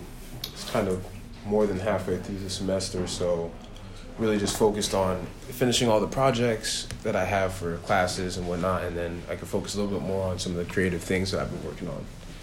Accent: New York, United States; also born or lived in New Brunswick, New Jersey; I'm a first generation American. I was born in New Brunswick, New Jersey, but I've moved around a bunch. Just growing up, I've lived in upstate New York. I've lived in New York City and like in Manhattan. I lived in Flushing, Queens.

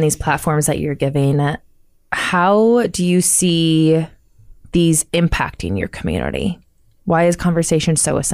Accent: Philippines; now in Omaha, United States; as a Filipino Asian in Omaha

